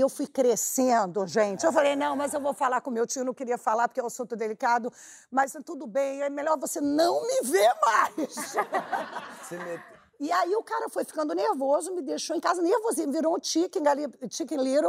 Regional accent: Iran; now in New York, United States; Eu sou iraniana, queria conhecer um iraniano.

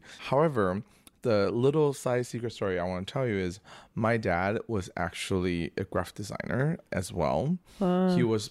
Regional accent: China; English is a second language; When I was a kid, I was born and raised in China.

